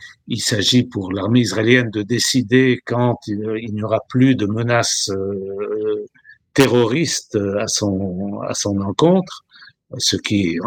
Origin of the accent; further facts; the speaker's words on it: Beirut, Lebanon; also born or lived in Dakar; Diaspora libanaise, mais j'ai grandi à Beyrouth. Je suis rentré à Beyrouth à l'âge de 8 ans.